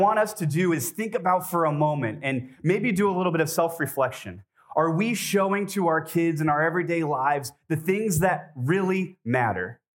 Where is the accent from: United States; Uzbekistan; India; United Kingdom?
United States; California; And I'm from California, and sixth graders aren't even in middle school yet. But here in Ohio, they are.